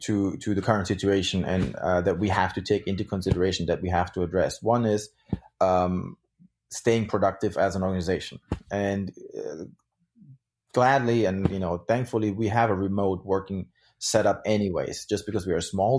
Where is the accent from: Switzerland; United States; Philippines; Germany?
Germany; As I said, I grew up in Germany.